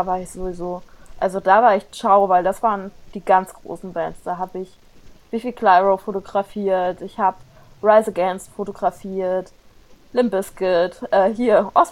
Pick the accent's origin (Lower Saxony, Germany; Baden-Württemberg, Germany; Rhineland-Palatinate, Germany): Rhineland-Palatinate, Germany; Mainz; ich komme aus Mainz